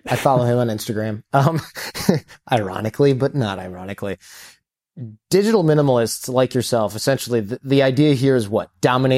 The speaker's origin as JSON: {"language": "English", "region": "Midwest", "country": "United States", "tie": "born or raised there", "said": "And I know Jason and I grew up in the Midwest, so we've been in this polar vortex situation."}